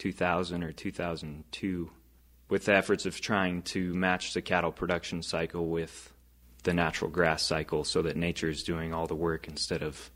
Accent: Helena, Montana, United States; I grew up in Helena most all my childhood until I was 9 years old. We lived on a small place west of Helena

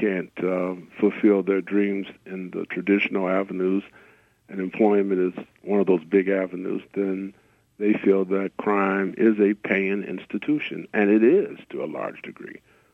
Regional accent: Detroit, Michigan, United States; And it's like two different worlds, what I grew up in Detroit and what exists today.

